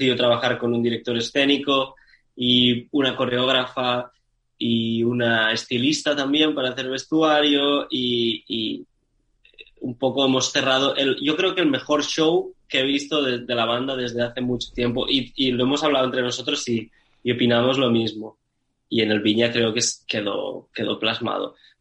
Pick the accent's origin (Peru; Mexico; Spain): Spain; Lleida, Catalonia; Yo tenía una banda de Lleida que se llamaba … de mi ciudad natal.